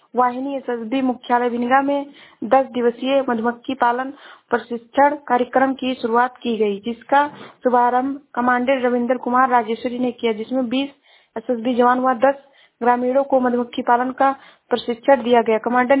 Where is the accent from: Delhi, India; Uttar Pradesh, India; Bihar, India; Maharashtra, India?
Uttar Pradesh, India; मैं जिला सराबस्ती से हूँ।